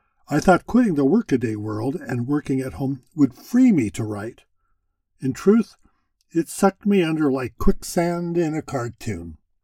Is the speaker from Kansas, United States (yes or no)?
no; Centralia, Washington, United States; in an old gentleman's club called the Olympic Club Restaurant and Hotel in my hometown of Centralia, Washington.